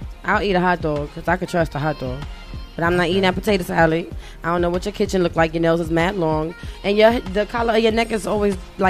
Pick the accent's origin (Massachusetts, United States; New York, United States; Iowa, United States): New York, United States; Brooklyn; I'm from Brooklyn.